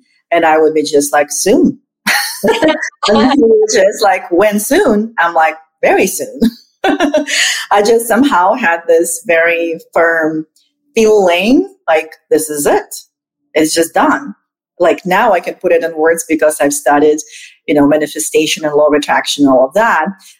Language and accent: English; Moscow, Russia; English is a second language; So I lived in Moscow and I was born in the Soviet Union, but I was living there when Soviet Union became Russian Federation and the doors opened